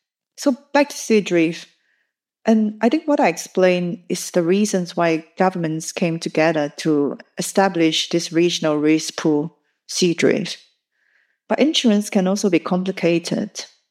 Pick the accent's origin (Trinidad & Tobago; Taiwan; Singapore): Singapore; And so I'm a Singaporean